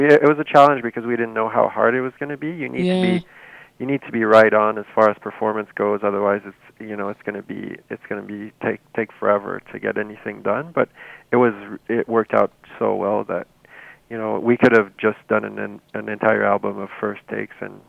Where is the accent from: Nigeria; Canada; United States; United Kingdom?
Canada; Sherbrooke, Quebec; we're all from Sherbrooke originally